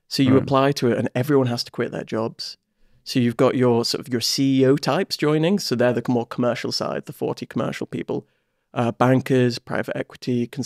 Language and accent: English; Warrington, North West England, United Kingdom; I didn't grow up in Scotland. I'm actually from Cheshire, Warrington.